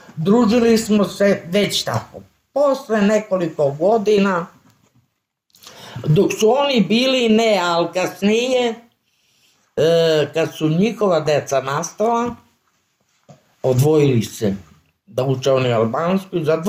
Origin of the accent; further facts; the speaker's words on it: Radevo, Kosovo; born there; also born or lived in Obilić; Rođena sam u Radevo. Živjela sam u Obilić. Sad sam ovdje u kontejnere, sad u stanu. Nikad Kosovo nisam napustila.